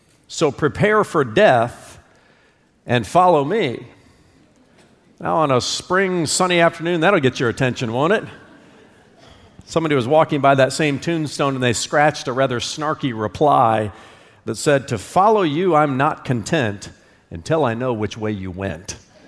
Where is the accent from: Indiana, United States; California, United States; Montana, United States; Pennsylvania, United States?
Indiana, United States; Well, I grew up in Indiana, so you can imagine my keen interest in a story that I heard about a cemetery that was located somewhere in the Hoosier State.